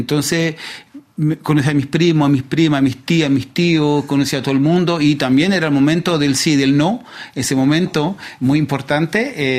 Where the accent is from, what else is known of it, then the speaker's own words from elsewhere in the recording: Chile; now in France; yo sé que viviendo en barrios populares desde que llegué de Chile a Francia... siempre estuve viviendo en todos los suburbios